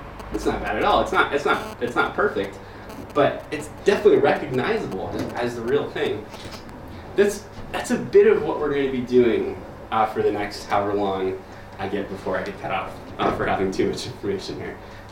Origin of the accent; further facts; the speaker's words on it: California, United States; I am also from California.